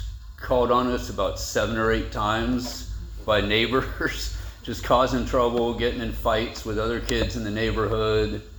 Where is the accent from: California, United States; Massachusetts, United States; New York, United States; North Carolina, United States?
California, United States; San Jose; So for me, I was born and raised up in the Bay Area, San Jose, and with my parents still together and everything.